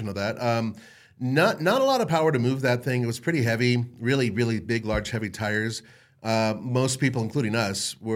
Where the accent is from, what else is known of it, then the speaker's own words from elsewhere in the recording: Los Angeles, California, United States; now in Denver, United States; I'm originally from Los Angeles. I have family there.